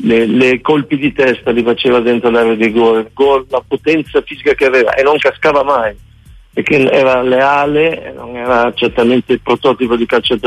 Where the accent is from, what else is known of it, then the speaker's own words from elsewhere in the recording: Friuli-Venezia Giulia, Italy; per come l'ho visto giocare io, tu sai che io da friulano seguo anche